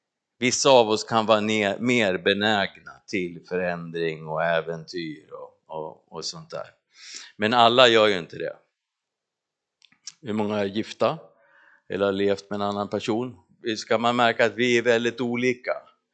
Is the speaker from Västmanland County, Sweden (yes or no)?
yes; Västerås, Västmanland County, Sweden; och jag kommer ifrån Västerås